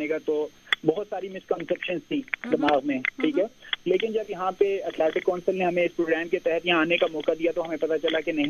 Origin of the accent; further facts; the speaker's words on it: Azad Kashmir, Pakistan; کیونکہ میرا تعلق آزاد کشمیر سے ہے